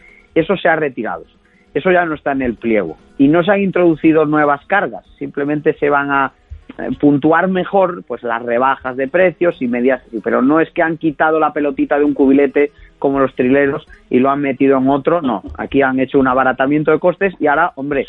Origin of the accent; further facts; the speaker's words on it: Santiago de Compostela, Galicia, Spain; el día de mi ciudad natal, Santiago de Compostela